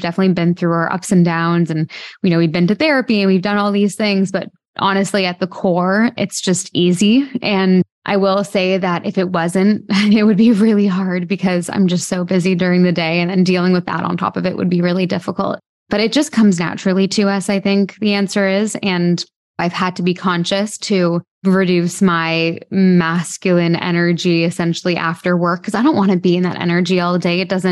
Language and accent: English; Canada; moved away as an adult; I'm from Canada. I moved to London, England when I was 19 years old.